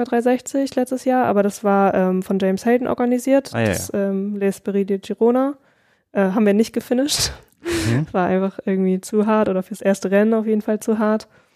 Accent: Kiel, Schleswig-Holstein, Germany; also ich komme aus Kiel, auch vom Meer und ich bin auch super gerne am Meer.

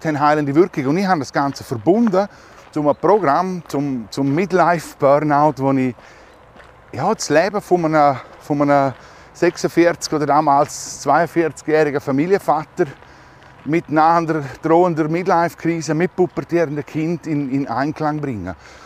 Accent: Cazis, Graubünden, Switzerland; Ich komme aus dem Bündnerland, besser gesagt aus Katzis, bin 46, dreifacher Familienvater

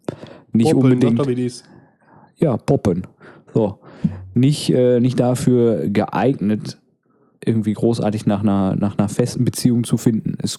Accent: North Rhine-Westphalia, Germany; Außerdem kommen wir aus dem Ruhrpott. Hier sagt man das so.

